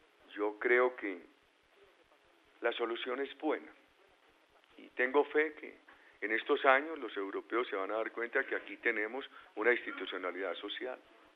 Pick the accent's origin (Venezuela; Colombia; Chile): Colombia; Quienes estamos en deuda con los cafeteros somos todos los colombianos.